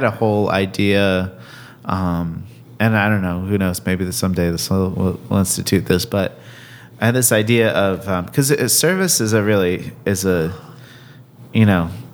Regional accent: Fairfield, Connecticut, United States; now in Portland, United States; I'm from Fairfield, Connecticut.

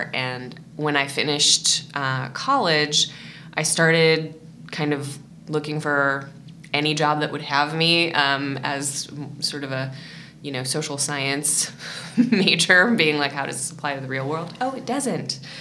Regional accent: Berkeley, California, United States; now in Portland, United States; Well, so I grew up in Berkeley.

